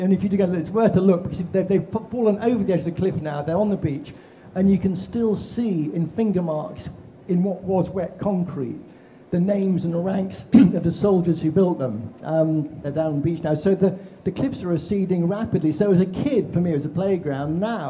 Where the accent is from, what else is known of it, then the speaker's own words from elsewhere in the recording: East of England, United Kingdom; I grew up in Norfolk as well